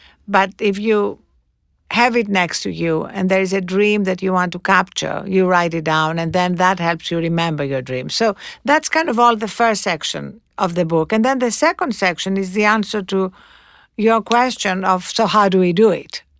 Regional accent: Greece; I come from one of these countries. They're terrible habits that are changing. But when I was growing up in Greece, people would go to dinner at 11 o'clock at night.

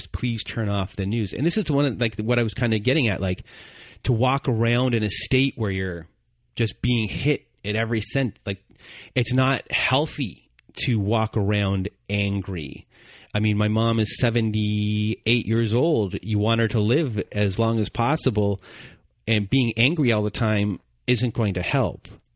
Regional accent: Canada; we're Canadian. My mom's been down in Florida in some of the winters.

